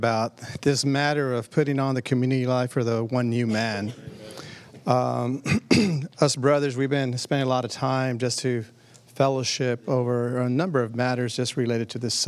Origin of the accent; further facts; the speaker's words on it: Austin, Texas, United States; I'm from Austin, and believe me, there I know many segments of Austin.